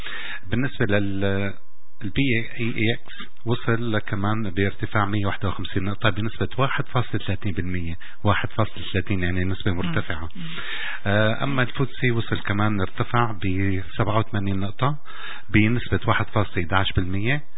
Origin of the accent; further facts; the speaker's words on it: Syria; طبعا احنا تميزنا كسوريين خارج البلد ننشهر وننعرف اكتر،